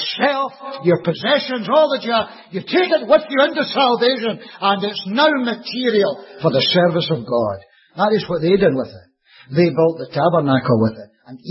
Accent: Scotland, United Kingdom; Or maybe because I'm Scottish.

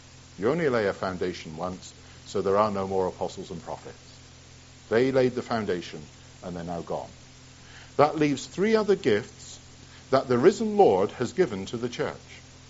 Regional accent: Plymouth, South West England, United Kingdom; born there; I used to meet with the Plymouth Brethren because I was born in Plymouth.

